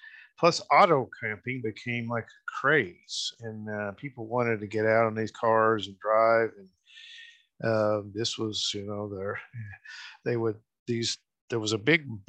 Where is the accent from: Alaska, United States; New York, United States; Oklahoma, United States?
Oklahoma, United States; Muskogee; including my hometown here in Muskogee. We actually have an original tourist camp building still here in Muskogee.